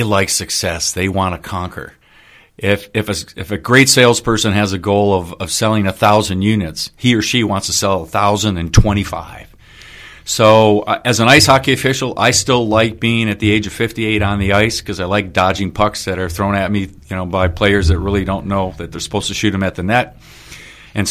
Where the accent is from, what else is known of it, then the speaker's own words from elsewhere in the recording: Detroit, Michigan, United States; Yeah, I grew up in Detroit, hockey town, USA, and I don't play anymore.